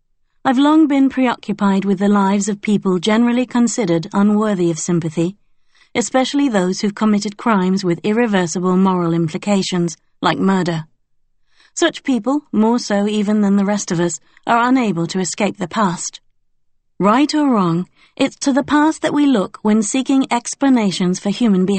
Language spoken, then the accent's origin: English; Sheffield, Yorkshire and the Humber, United Kingdom; born there; I was born in Sheffield, an industrial city in the north of England, to rebellious young parents with little respect for the law. It was the middle 60s.